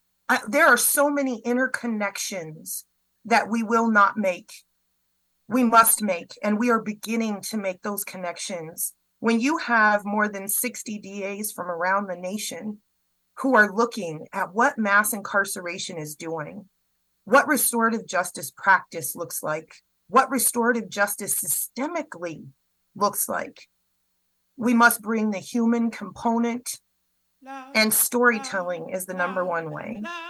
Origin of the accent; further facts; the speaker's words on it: Colorado, United States; Let me tell you, I am from Colorado. I am a native. I used to go to parties in Boulder in my teen and 20 years. I went to CU Denver.